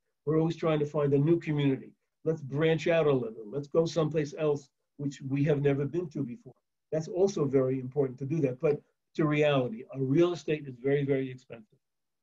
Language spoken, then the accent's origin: English; New York, United States; I grew up in America. I lived in New York.